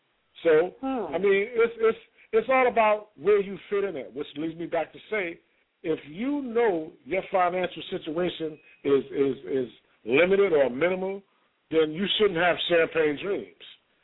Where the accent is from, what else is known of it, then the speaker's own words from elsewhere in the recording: Harlem, New York, United States; now in Albany, United States; I was born and raised in Harlem, but I now live in Albany, the Capital District area.